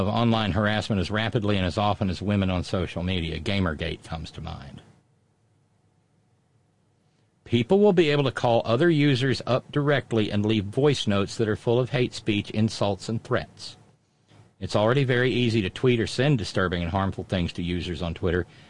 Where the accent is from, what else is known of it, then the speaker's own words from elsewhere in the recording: Alabama, United States; born there; I was born in Alabama.